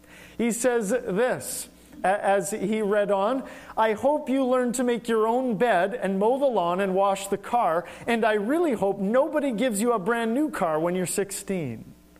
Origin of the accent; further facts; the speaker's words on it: Manitoba, Canada; I'll never forget growing up in Manitoba